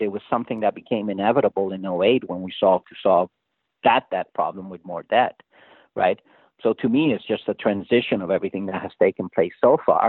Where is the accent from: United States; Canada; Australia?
Canada; I'm looking at Canada being Canadian and living here.